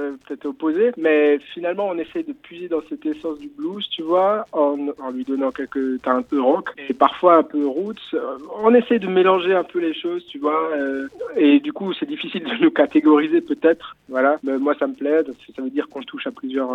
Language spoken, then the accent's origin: French; Grand Est, France; Et il faut savoir qu'on vient tous d'Alsace